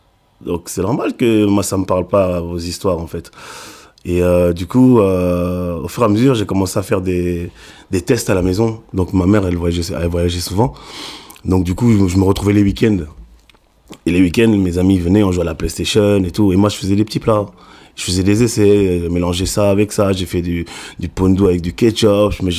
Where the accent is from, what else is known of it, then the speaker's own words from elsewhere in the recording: Waterloo, Wallonia, Belgium; also born or lived in Kinshasa; et je suis belge, d'origine congolaise et capverdienne. Et je viens de Waterloo, j'ai grandi là-bas, je suis né à Kinshasa.